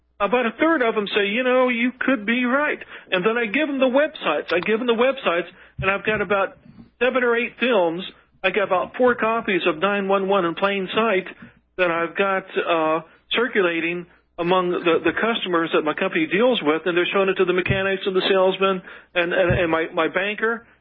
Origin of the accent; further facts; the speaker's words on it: Norfolk, Virginia, United States; now in Maryland, United States; I'm from Norfolk, Virginia.